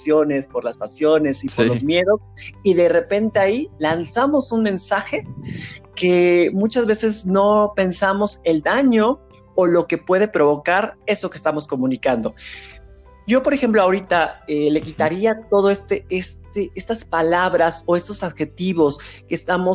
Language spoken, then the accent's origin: Spanish; Papantla, Veracruz, Mexico; soy un orgulloso y enamorado de mi tierra, de Papantla, Veracruz